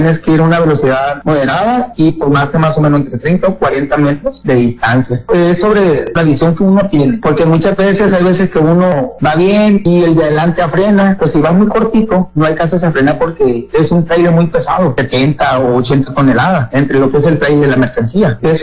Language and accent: Spanish; Mazatlán, Sinaloa, Mexico; Originalmente soy de Mazatlán, Sinaloa.